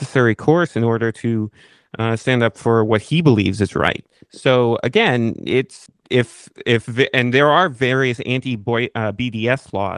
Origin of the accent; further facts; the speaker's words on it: United States; I say this as an American here myself.